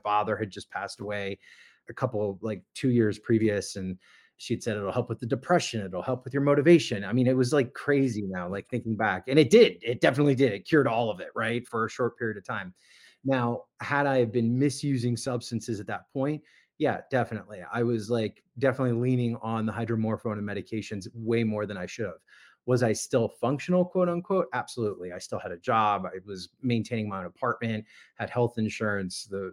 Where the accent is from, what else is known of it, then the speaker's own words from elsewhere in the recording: Miami, Florida, United States; now in Las Vegas, United States; I grew up in Miami, Florida. I'm a native Floridian. I now live in Las Vegas.